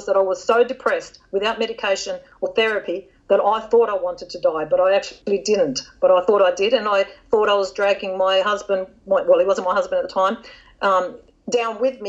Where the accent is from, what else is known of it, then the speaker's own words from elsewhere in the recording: Australia; here in Australia, I'm trying very, very hard to market myself as an Australian author